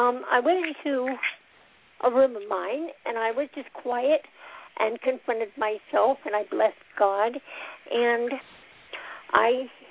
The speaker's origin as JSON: {"language": "English", "region": "New Mexico", "country": "United States", "said": "I'm from New Mexico."}